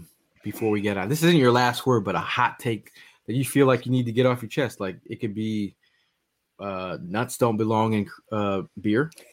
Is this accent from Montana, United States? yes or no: no; Connecticut, United States; like, growing up in Connecticut, you didn't really have no pro teams.